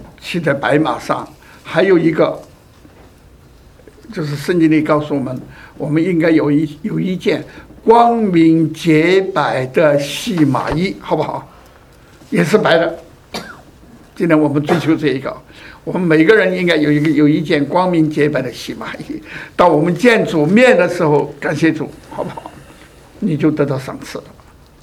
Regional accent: Sichuan, China; 我因为他是四川人，我也是四川人嘛，所以叫做同乡。

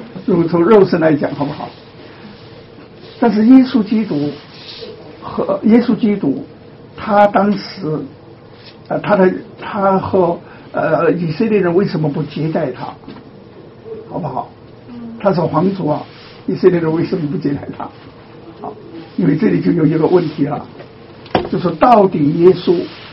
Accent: China; 那我们中国人啊，我们的中国，我们的祖先

